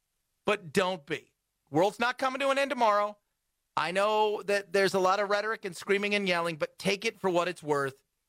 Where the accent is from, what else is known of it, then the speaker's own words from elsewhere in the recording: California, United States; But it's always because I'm a Californian.